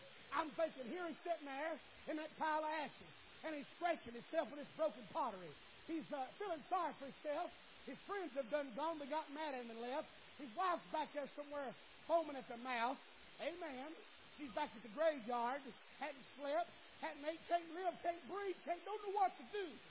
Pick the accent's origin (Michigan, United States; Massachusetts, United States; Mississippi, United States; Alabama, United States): Alabama, United States; I'll be honest with you, I'm from Alabama. I'm scared death of tornadoes.